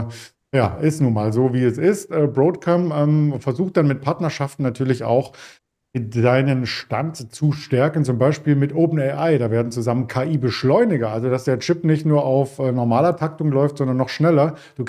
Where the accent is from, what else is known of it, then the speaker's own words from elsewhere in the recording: East Germany, Germany; Als Ossi war ich nur am FKK bisher.